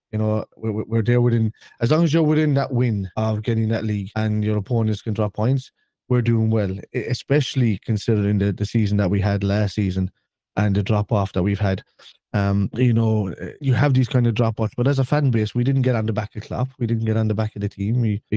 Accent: Ireland; We're not an Irish band or anything like that. We're Irish, but we're not an Irish playing music band.

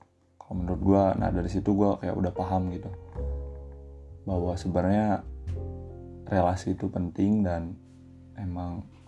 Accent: Cianjur, West Java, Indonesia; born there; gue lahir di Cianjur tapi akte gue di Jakarta. Maksudnya di situ ditulisnya lahir di Jakarta.

